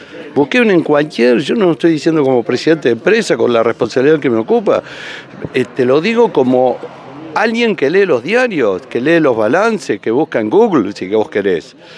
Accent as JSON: {"language": "Spanish", "country": "Argentina", "said": "yo soy argentino, vivo acá"}